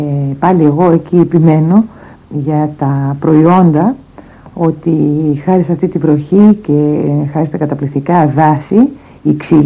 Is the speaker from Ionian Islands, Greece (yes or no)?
no; Athens, Attica, Greece; δεν συμφωνώ εγώ με όλα αυτά ως Αθηναία